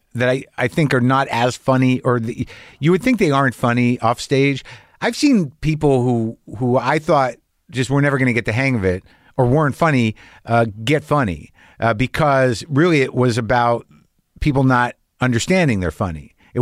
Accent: New Mexico, United States; I grew up in New Mexico.

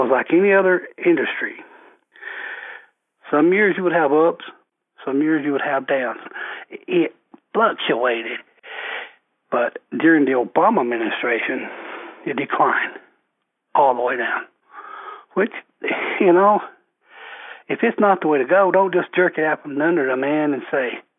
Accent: Kentucky, United States; now in Tennessee; Yes, I moved from Kentucky. I've had to move away.

